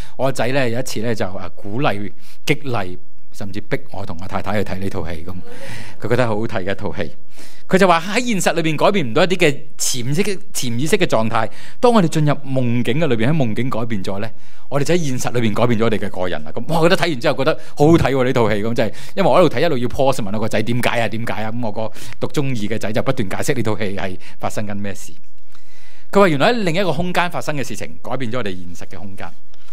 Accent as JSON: {"language": "Cantonese", "town": "Shunde", "region": "Guangdong", "country": "China", "tie": "born or raised there", "said": "我小时候住在顺德的时候，同埋几个亲戚撑一堆好大嘅禾秆草"}